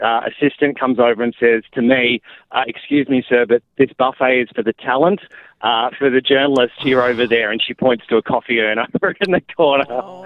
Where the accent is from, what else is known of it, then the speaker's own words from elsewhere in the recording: Australia; I'm from Australia.